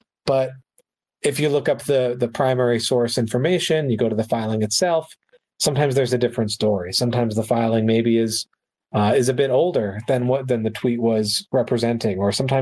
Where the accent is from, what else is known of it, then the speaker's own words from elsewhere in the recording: United States; well, when I say our, you know, I'm American.